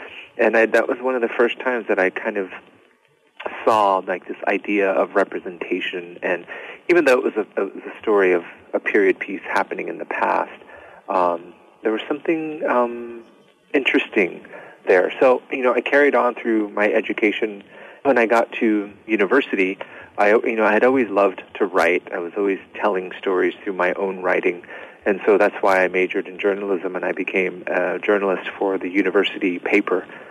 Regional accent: Mescalero Apache Reservation, New Mexico, United States; I have some of my earliest memories of representation kind of stem from my childhood of growing up on the Mescalero Apache Reservation.

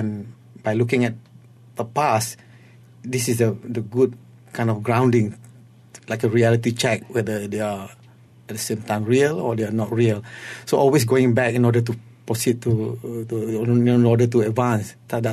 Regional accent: Malaysia; being Malay, being Malaysian artist, being who you are at the same time, even though your training is abroad, you know, your education is abroad, but strongly rooted in your own culture.

